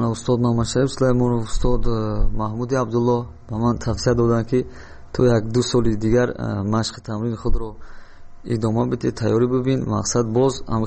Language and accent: Persian; Dushanbe, Tajikistan; من 5 ژانویه سال 1990 در شهر دوشنبه به دنیا اومدم.